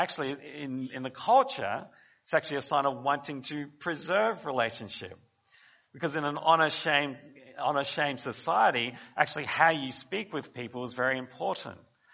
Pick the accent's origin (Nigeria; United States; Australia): Australia; born there; I'm an Australian-born Chinese, so I actually swim between the two cultures in lots of ways.